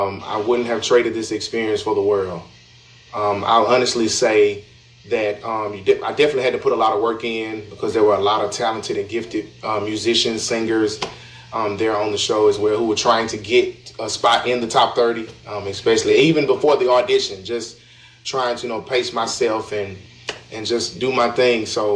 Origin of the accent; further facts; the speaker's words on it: Mississippi, United States; And I wouldn't trade my home state for the world. I kid you not. I love Mississippi.